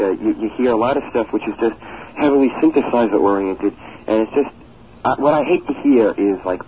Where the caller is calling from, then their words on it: Sayville, New York, United States; I'm from Sayville.